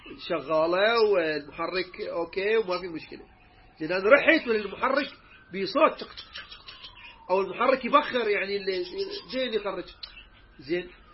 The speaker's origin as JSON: {"language": "Arabic", "country": "Iraq", "said": "عندنا في العراق"}